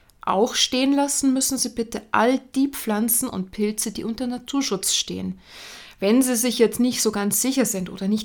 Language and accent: German; Bavaria, Germany; ich komme aus Bayern, deswegen immer die bayerischen Beispiele.